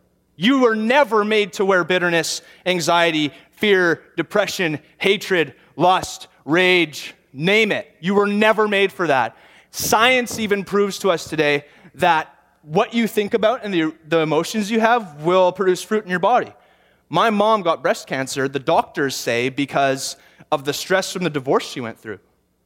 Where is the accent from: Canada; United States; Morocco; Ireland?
Canada; Niverville, Manitoba; I said, no, we're from Niverville.